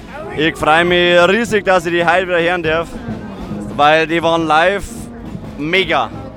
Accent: Bad Tölz, Bavaria, Germany; Aus Bad Tölz.

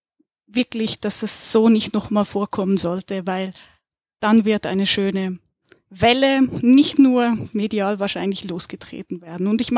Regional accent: Switzerland; Und per Zufall komme ich aus der Schweiz

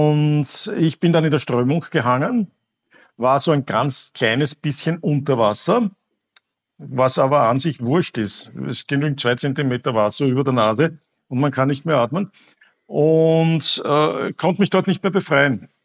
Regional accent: Austria; also born or lived in Maldives / Thailand; als typischer Österreicher

